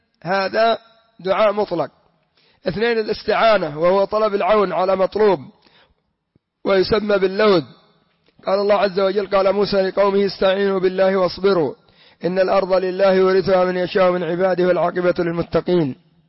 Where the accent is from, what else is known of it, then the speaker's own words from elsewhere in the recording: Yemen; وعندنا في اليمن الجبرتي والمساواة وابن عيسى والمحضار